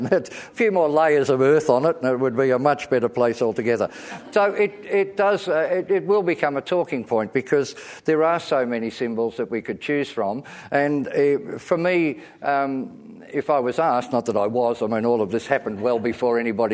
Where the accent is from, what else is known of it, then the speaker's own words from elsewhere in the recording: Melbourne, Victoria, Australia; I'm from Melbourne and this book already affronts me deeply. I was born in 19... and the year that... the year that the first Holden ran off the production line in Melbourne.